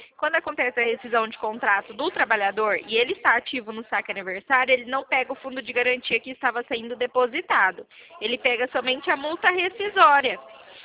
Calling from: Bebedouro, São Paulo, Brazil; Eu sou da cidade de Bebedouro.

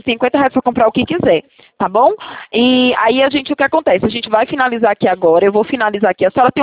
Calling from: Itatiba, São Paulo, Brazil; cidade que eu estou falando agora é de Itatiba, interior de São Paulo.

